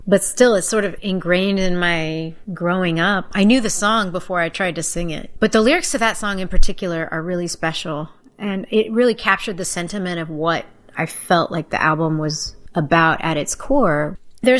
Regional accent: Texas, United States; I mean, I grew up in Texas, so.

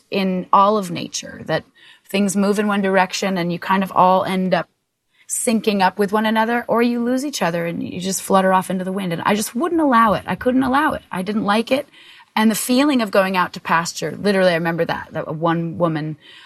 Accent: Vermont, United States; Growing up in Vermont, it's just not done.

